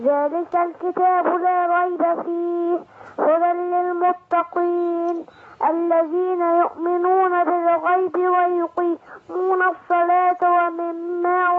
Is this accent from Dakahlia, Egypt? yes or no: no; Giza, Giza Governorate, Egypt; من الجيزه.